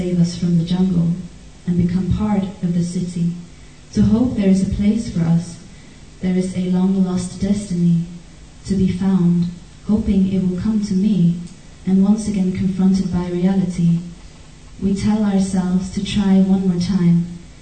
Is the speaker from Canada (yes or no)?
no; Sweden; now in Berlin, Germany; just information about me is I'm from Sweden, but I live in Berlin.